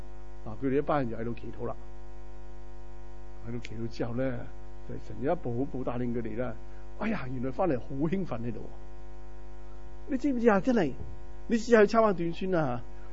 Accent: China; 不过其实我哋中国人咧，我哋都应该明噶吓、啊。啊，小学嘅时候啊，读书都有读过啊。我谂你要喺国内出嚟先

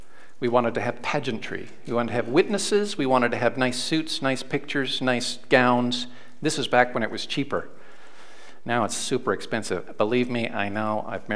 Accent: Canada; I'm Canadian.

